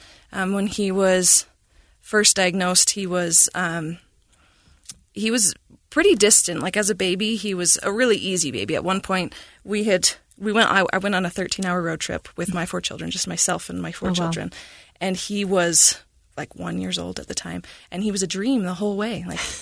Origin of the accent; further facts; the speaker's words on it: Cache Valley, Utah, United States; So I grew up mostly in Utah. I was born in Cache Valley, and we moved around a bit as my dad rejoined the Army. And so when I was 7, we ended up back in Cache Valley, and I went to school there